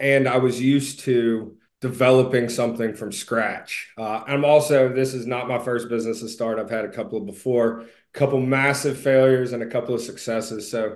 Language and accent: English; Birmingham, Alabama, United States; I'm from Birmingham, Alabama